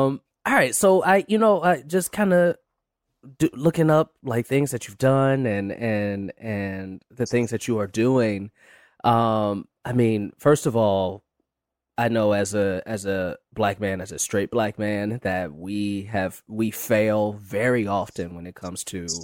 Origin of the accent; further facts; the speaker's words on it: Chicago, Illinois, United States; moved away as an adult; now in Los Angeles, United States; I'm from Chicago, and I moved out here to LA about 8 years ago